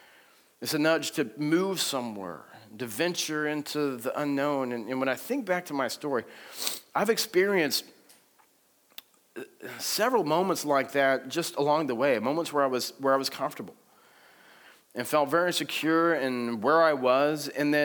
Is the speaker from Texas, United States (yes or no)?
yes; Texas, United States; I was living in Texas, and it's my hometown, and my family was there, and I had a job, and was serving at this church.